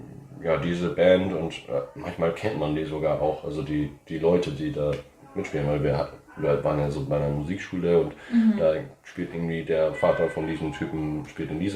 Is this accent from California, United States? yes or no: no; New Orleans, Louisiana, United States; now in Germany; von der Kultur her würde ich sagen, dass es da fehlt vieles, also von New Orleans hierher halt.